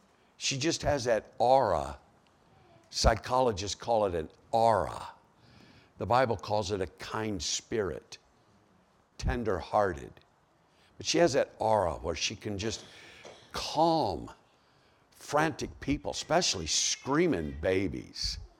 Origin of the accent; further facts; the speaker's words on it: Ohio, United States; I come to Ohio and I think this is where God resides. This is the Holy Land. I'm from Ohio. This is the Holy Land.